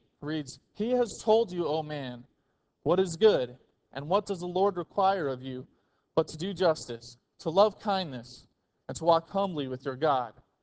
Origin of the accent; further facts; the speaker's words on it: Alaska, United States; now in Arizona, United States; I was raised in Alaska prior to being in Arizona